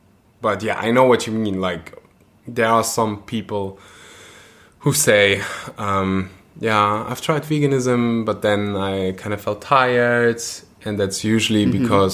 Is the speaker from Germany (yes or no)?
yes; Germany; accent: German; It's a proper German name.